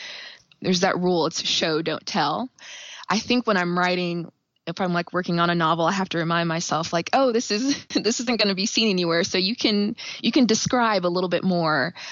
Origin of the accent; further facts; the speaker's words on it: Kansas City, United States; also born or lived in Indiana / Nashville, Tennessee; I was born and raised in Kansas City. I went to college in Indiana. And then after that, I moved to Nashville, Tennessee. And then I just wanted to come back home. So I am back in KC.